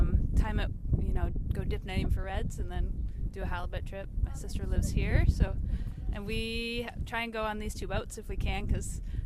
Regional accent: Anchorage, Alaska, United States; from Anchorage, Alaska.

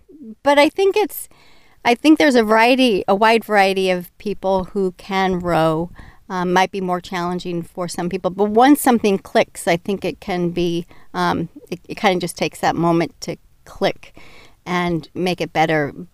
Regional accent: Seattle, Washington, United States; I grew up in Seattle, where they have a lot of water sports, and I saw rowing as I was crossing the bridge over from Bellevue to Seattle

